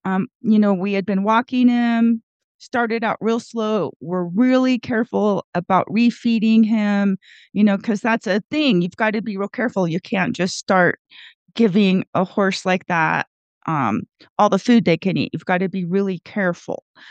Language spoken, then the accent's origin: English; Gardnerville, Nevada, United States; from Gardnerville, Nevada.